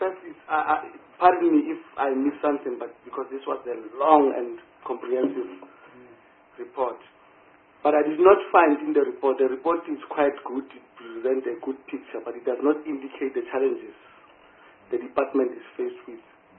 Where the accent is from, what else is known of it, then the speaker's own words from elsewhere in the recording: North West, South Africa; like in the province I come from Northwest